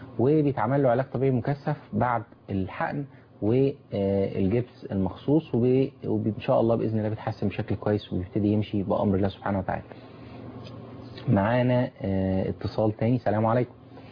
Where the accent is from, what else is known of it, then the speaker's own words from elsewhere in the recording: Egypt; احنا عندنا هنا في مصر